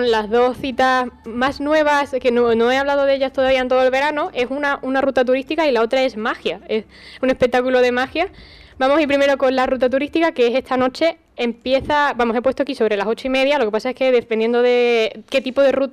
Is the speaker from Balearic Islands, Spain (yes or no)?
no; San Fernando, Andalusia, Spain; mucha gente aquí de San Fernando, que somos de San Fernando